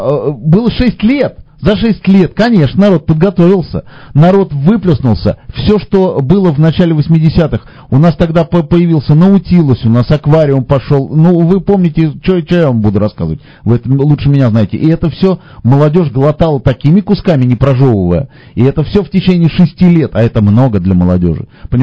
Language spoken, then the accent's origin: Russian; Russia; moved away; слышу мой акцент, говорит таксист. Я говорю, я из России там приехал, хотя не важно, что 24 года.